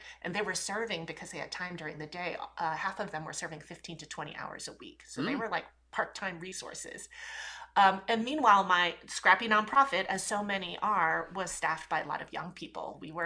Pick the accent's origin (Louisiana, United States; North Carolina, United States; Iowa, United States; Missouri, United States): Missouri, United States; St. Louis; born there; And so when I was born in the Midwest in St. Louis, Missouri, even though there weren't a lot of people who looked like me around